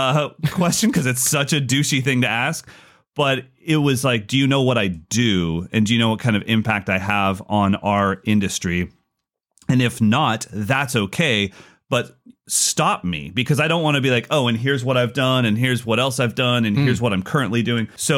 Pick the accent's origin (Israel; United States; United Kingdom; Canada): United Kingdom; I'm British.